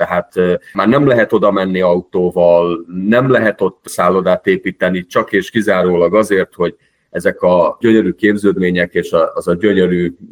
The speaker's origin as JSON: {"language": "Hungarian", "country": "Hungary"}